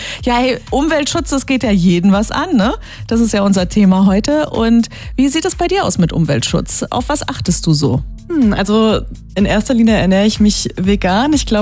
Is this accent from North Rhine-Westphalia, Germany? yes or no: no; Mosbach, Baden-Württemberg, Germany; Meine alten Heimat, aber Mosbach, da ist ganz schön dunkel und viel Wald und überhaupt, ne?